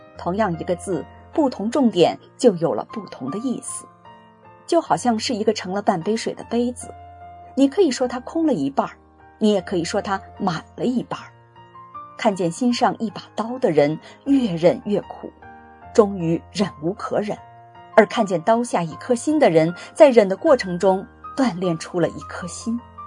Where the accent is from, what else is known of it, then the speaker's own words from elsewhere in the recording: Guangdong, China; 我是广东人，广东人口头上只说忍，但书面语用的是忍耐。